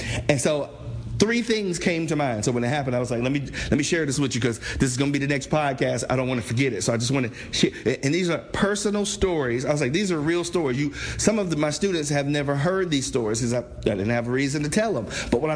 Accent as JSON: {"language": "English", "town": "Cincinnati", "region": "Ohio", "country": "United States", "tie": "born or raised there", "said": "So we, you know, born and raised in Cincinnati, Ohio."}